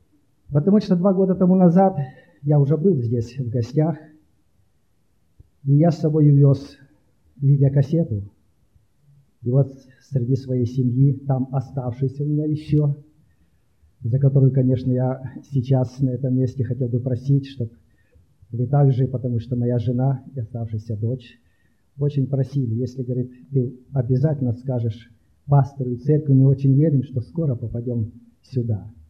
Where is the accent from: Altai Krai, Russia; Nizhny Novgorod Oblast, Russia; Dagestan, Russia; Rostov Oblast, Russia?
Rostov Oblast, Russia; Gukovo; я из России, с Ростовской области, с города Гуково.